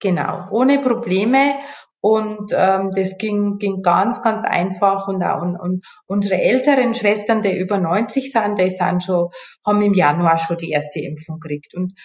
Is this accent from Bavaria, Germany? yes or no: yes; Bavaria, Germany; Also ich komme ja aus Bayern.